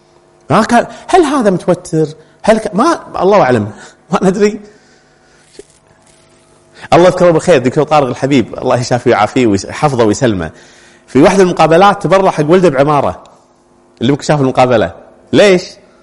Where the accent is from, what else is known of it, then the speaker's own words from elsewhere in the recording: Kuwait; احنا عندنا بالكويت نقول الزين غالي صح؟